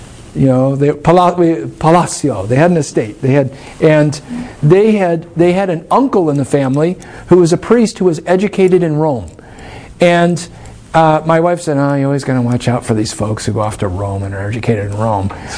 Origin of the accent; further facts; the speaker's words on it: Philippines; my wife just looks at me, do you know what? I'm a Filipino.